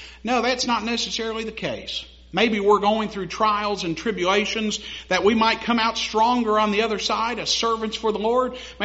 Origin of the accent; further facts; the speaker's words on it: Fallerton, United States; Anybody know where Fallerton is? I grew up outside of Fallerton. And Fallerton's got about 300 people.